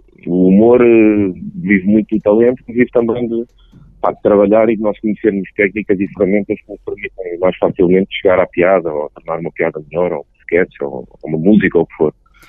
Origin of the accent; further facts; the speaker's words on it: Lisbon, Portugal; e as pessoas do Porto estavam e dizem que eu sou de Lisboa, mas é como se fosse lá